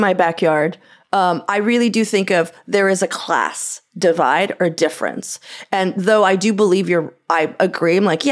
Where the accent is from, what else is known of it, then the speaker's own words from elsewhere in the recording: Portland, United States; also born or lived in Pakistan / Tunisia / Guyana / Rome, Italy; now in Denmark; I was born and raised in Portland and am now in the Foreign Service, diplomat, currently living in Denmark, but also lived in Pakistan twice, Tunisia, Guyana, and Rome, which is to say that it's been years since I lived in Portland